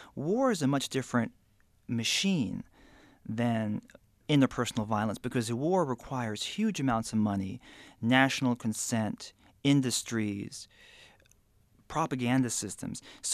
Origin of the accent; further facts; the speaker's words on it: Alabama, United States; because my mother's Korean, my father's half white and half black, and I grew up in Alabama.